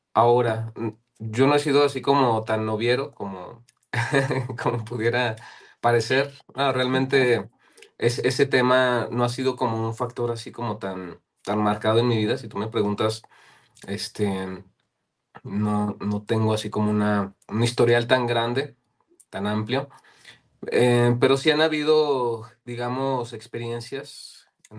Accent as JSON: {"language": "Spanish", "region": "Zacatecas", "country": "Mexico", "tie": "born or raised there", "said": "en ese tiempo vivía en una ciudad pequeña. Yo soy originario de Zacatecas."}